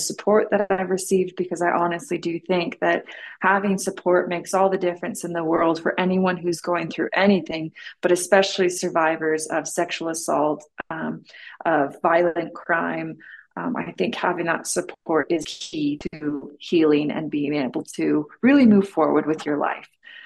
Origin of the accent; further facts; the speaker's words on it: Salt Lake City, Utah, United States; as you said. Most people would know me from my 2002 abduction. I grew up in Salt Lake City, Utah. I grew up in a nice neighborhood.